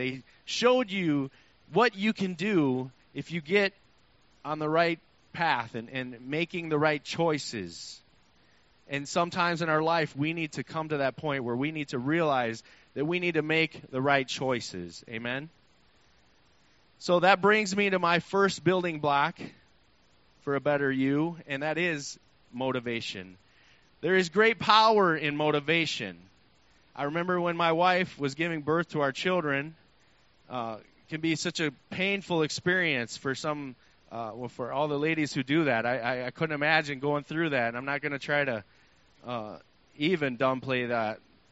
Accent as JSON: {"language": "English", "region": "Texas", "country": "United States", "tie": "born there", "said": "I was born in Texas. I was born to my mother and father who were very hardworking, loving parents who loved God"}